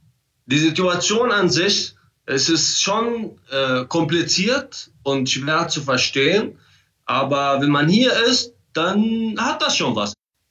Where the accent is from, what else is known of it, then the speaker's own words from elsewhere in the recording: Palestine; Oder hier, wenn ich mich bewege, dann bin ich ein Palästinenser und ich fahre sogar ein palästinensisches Auto.